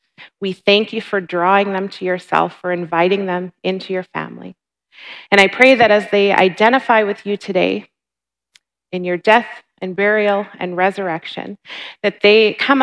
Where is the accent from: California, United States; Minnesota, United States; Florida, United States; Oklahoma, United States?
Minnesota, United States; I grew up in Minnesota. It's known for thousands and thousands of lakes.